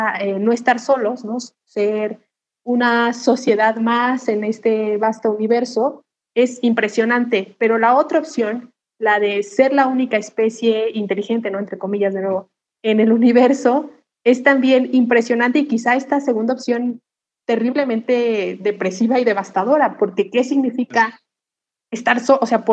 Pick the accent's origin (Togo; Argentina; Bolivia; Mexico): Mexico; nosotros como mexicanos